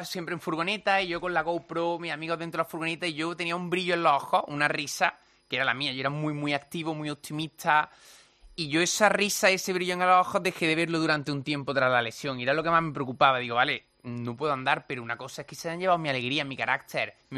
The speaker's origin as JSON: {"language": "Spanish", "region": "Andalusia", "country": "Spain", "accent": "Andalusian", "said": "Yo creo que el acento andaluz, que la gente no está muy acostumbrada a escucharlo y tengo un acento característico, debe ser eso."}